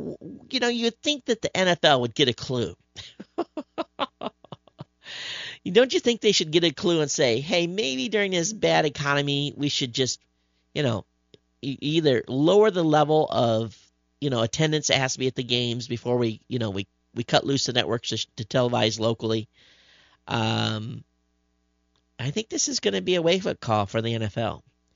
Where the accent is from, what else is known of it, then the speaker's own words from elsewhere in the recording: Michigan, United States; Now, when I was growing up in Michigan, I lived in a community that was about 110, 115 miles away from where the Lions played.